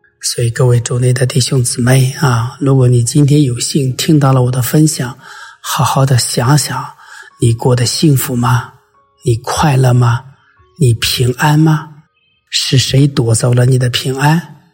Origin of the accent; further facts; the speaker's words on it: China; 你看看我们中国人，中国的企业，不管大企业小企业，有一个很大的毛病